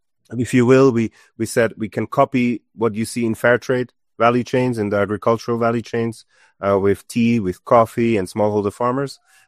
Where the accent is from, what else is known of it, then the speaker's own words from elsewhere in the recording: Switzerland; now in Nairobi, Kenya; I'm based in Nairobi, and originally I'm from Switzerland, and when we started Mr. Green, or I moved to Kenya almost now 11 years ago